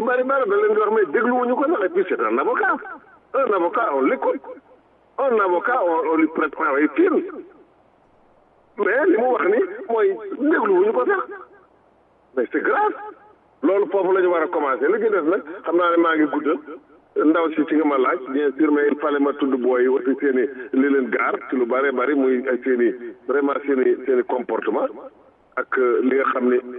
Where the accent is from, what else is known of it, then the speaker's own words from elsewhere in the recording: Senegal; je suis sénégalais